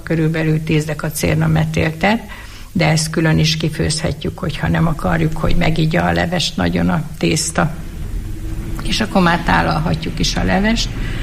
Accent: Szuhakálló, Borsod-Abaúj-Zemplén, Hungary; born there; Szuhakálóban az én szülőfalumban aszalt almából, körtéből készült a susinka leves.

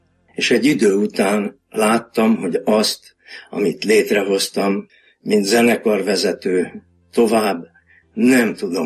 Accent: Budapest, Hungary; born there; 1944-ben születtem Budapesten.

